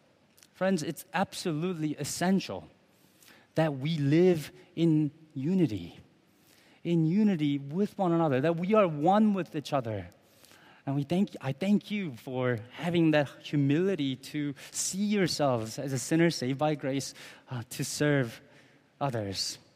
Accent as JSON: {"language": "English", "country": "South Korea", "tie": "born or raised there", "said": "And so many times as I was growing up in Korea, my parents told me, \""}